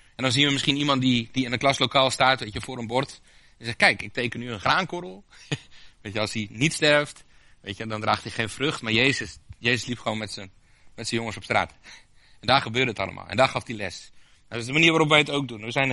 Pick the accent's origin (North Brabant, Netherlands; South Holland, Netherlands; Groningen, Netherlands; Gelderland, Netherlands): Groningen, Netherlands; Appingedam; En ik kom uit Appingedam.